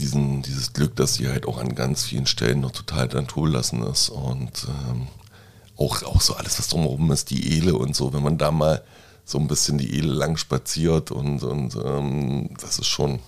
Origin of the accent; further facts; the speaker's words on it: Magdeburg, Saxony-Anhalt, Germany; ich war ja mal 2 Jahre weg. Und vorher, so als Magdeburger